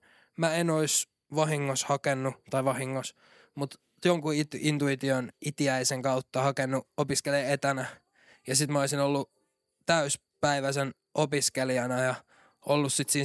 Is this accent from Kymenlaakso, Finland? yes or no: yes; Kotka, Kymenlaakso, Finland; now in Turku, Finland; koska kun mä muutin Kotkasta Turkuun, niin mä olin ihan vittu rääpäle